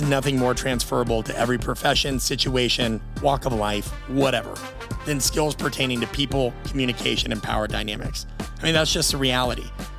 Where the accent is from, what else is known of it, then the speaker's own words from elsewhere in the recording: Midwest, United States; One, I'm from the Midwest, and I have a strong affinity for things that are no bullshit.